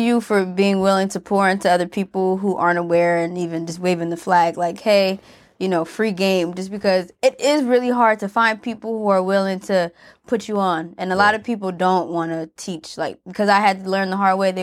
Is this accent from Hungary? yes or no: no; the South, United States; Charlamagne, not from New York, and we're both from the South, and we just connected, so that worked out.